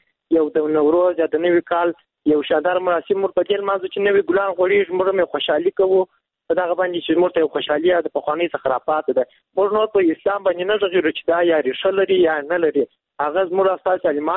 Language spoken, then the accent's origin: Pashto; Kandahar, Afghanistan; له کندهار ولایت څخه یو تن محصول یم.